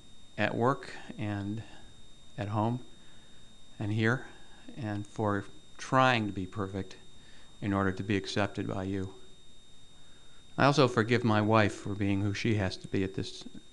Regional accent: Cleveland, Ohio, United States; I'm from Cleveland.

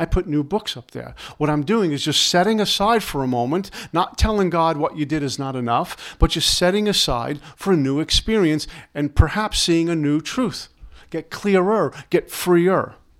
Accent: Brooklyn, New York, United States; But I grew up in Brooklyn, and we didn't talk like thy will

